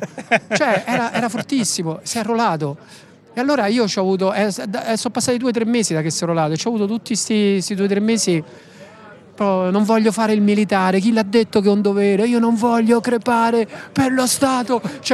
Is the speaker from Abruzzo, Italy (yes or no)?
no; Rome, Lazio, Italy; Sono di Roma.